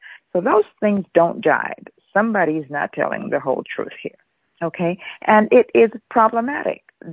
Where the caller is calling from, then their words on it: New York, United States; I'm calling from New York.